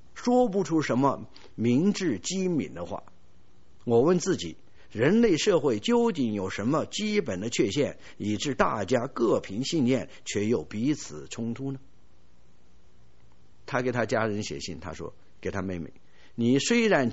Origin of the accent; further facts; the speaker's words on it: China; 我们中国人是比较上进啊，我们中国人勤劳勇敢